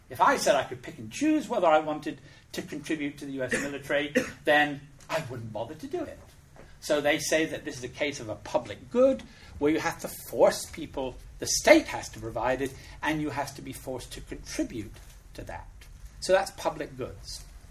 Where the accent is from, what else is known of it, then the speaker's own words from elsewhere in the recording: United Kingdom; accent: British; now in United States; I'm British. I'm very keen to keep my British accent because Americans think you're smarter than you really are. I'm British, but I live in the United States.